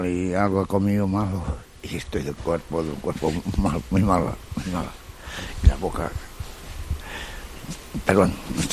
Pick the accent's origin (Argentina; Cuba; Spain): Spain; Galicia; Yo soy gallego. Gallego. Soy gallego.